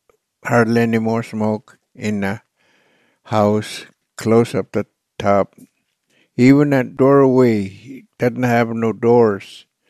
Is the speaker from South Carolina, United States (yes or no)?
no; Alaska, United States; I come from originally from Nunavik Island, the place Macquarieck. Nunavik Island is big as a 75-mile wide, long, and 55 wide.